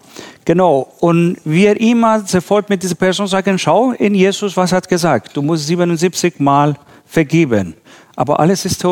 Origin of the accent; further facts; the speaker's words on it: Iran; German is a second language; Also wir als Iraner immer ein zum Beispiel sagen